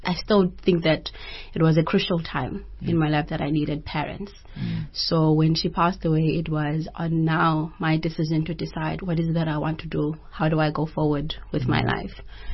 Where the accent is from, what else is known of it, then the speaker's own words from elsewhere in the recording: Kamata, Eastern Cape, South Africa; I was born in Transkei, the Eastern Cape, called Kofimbaba. I grew up in Kamata, which is a very disadvantaged place, village.